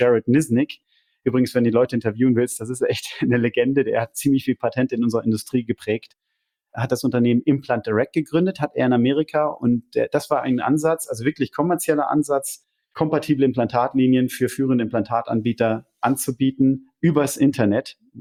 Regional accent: Lemgo, North Rhine-Westphalia, Germany; now in Zurich, Switzerland; Ich wohne in Zürich, am schönen Zürichsee, bin verheiratet, habe 3 Kinder, komme aber, wie man hört, nicht aus der Schweiz, sondern ursprünglich aus Ostwestfalen. Genauer gesagt, Lemgo

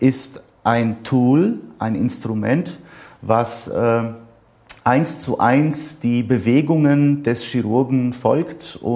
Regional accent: Bad Wildungen, Hesse, Germany; in der Region, woher ich komme, aus Bad Wildungen, das ist ja traditionell ein Kurort, ein urologischer Reha-Ort

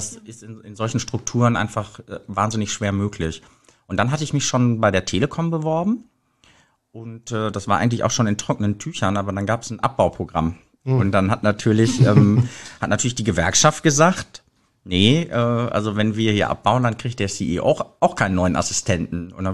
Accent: Münster, North Rhine-Westphalia, Germany; Ich bin wirklich auf dem Land groß geworden, bei Münster oder Stadt Münster, Münsterland bin ich aufgewachsen. Bin da auf so ein humanistisches Gymnasium gegangen, Schiller-Gymnasium eben.

